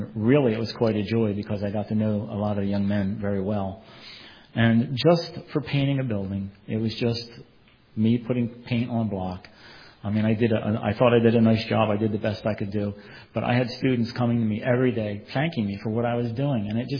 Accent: United States; It kind of makes me a little bit ashamed sometimes of being an American. I love my country, but we are a spoiled people.

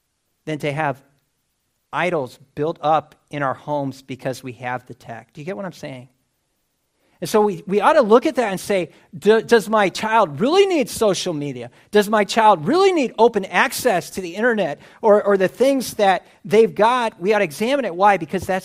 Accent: United States; I know this from growing up in the States.

